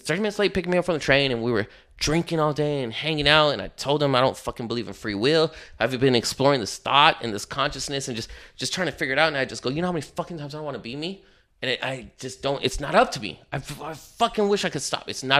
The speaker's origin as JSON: {"language": "English", "town": "East Los Angeles", "region": "California", "country": "United States", "said": "I'm from East Los. Like, yeah, I speak Spanish.\""}